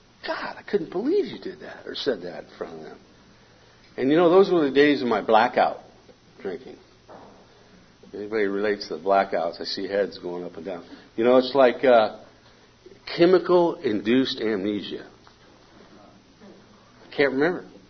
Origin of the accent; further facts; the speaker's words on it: San Diego, California, United States; moved away as an adult; I came from San Diego. I moved out of San Diego when I was 21 years old.